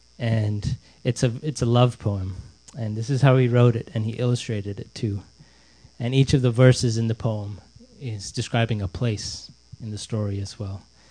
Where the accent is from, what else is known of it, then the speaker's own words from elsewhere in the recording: India; And I grew up in India. I didn't have a clue what it was.